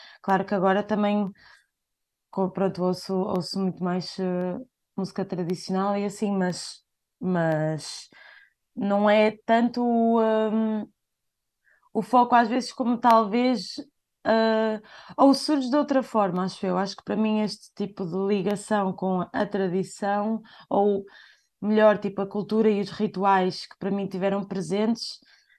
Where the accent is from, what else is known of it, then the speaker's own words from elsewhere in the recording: Bragança, Portugal; Eu cresci na cidade, em Bragança, mas muito à volta do meio rural, porque os meus avós viviam lá e o meu avô ainda vive.